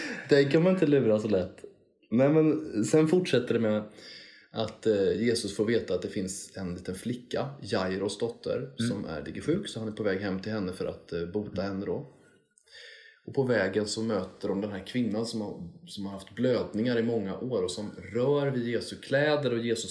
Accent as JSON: {"language": "Swedish", "country": "Sweden", "said": "Och jag är också svensk, jag dricker det här ganska tråkiga svenska kaffet."}